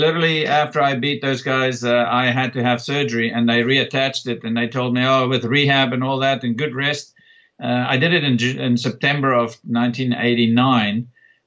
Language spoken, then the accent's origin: English; South Africa; now in United States; It was difficult to be in America as a South African, and then it was difficult sometimes to even go back to South Africa after I became a South African citizen.